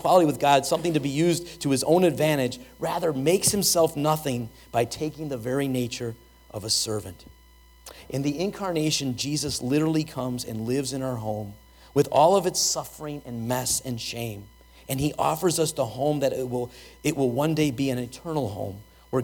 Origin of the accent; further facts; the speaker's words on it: Chicago, Illinois, United States; Growing up in Chicago, one of my most vivid childhood memories is of homeless people begging on street corners.